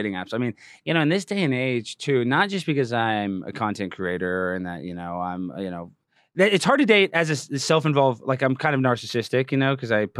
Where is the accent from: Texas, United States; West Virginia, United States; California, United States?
Texas, United States; Dallas; Yeah, but I'm from Dallas.